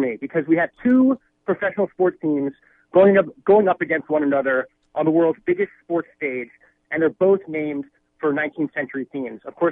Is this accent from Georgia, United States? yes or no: no; Maryland, United States; we're both from Maryland, which was a split state.